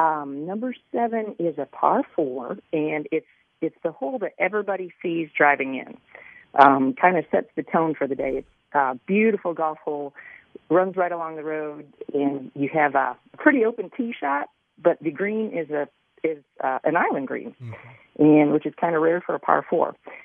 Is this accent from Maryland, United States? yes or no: no; Iowa, United States; I'm actually originally from Iowa, so anything in that area, to me, is absolutely perfect.